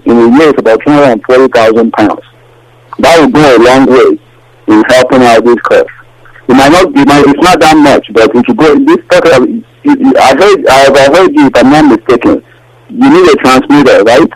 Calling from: Toronto, Ontario, Canada; I'm calling from Canada.

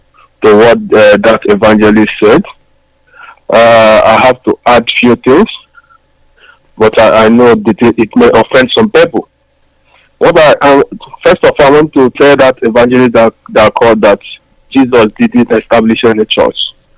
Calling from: London, United Kingdom; I'm calling from London.

